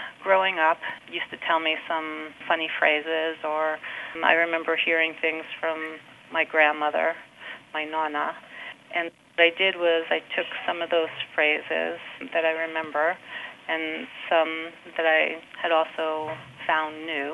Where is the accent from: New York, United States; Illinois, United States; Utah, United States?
New York, United States; moved away as an adult; Unfortunately, I grew up in New York, but when I got married, we kind of moved out of state and farther away.